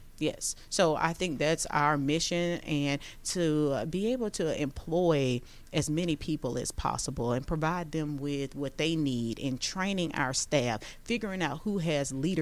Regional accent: Baton Rouge, Louisiana, United States; now in Georgia, United States; We're both from Baton Rouge, Louisiana, and then he went to Ole Miss to play football. We met in Baton Rouge, and then 10 years later, we reunite here in Georgia.

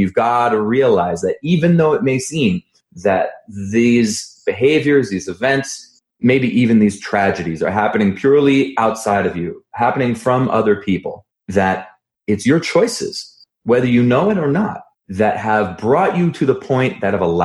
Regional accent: New Jersey, United States; Especially, I grew up in New Jersey. I used to go up to New York all the time

